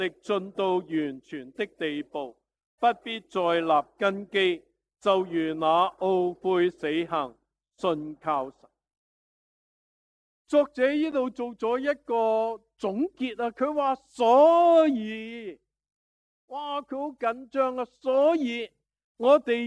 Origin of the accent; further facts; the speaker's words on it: Hong Kong; 哇，作为香港人最近都听很多前进啦